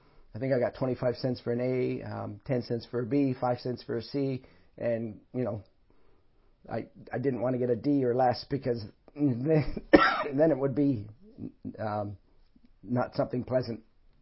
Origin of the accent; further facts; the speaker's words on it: Canada; born there; I was born in Canada. My parents were born in Canada, but my roots come from England and Ireland and Scotland.